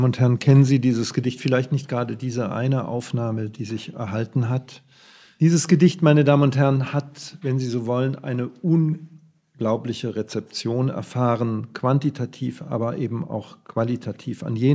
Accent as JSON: {"language": "German", "town": "Lübeck", "region": "Schleswig-Holstein", "country": "Germany", "tie": "born or raised there", "said": "Lübeck, meine Heimatstadt, spielt eine Rolle"}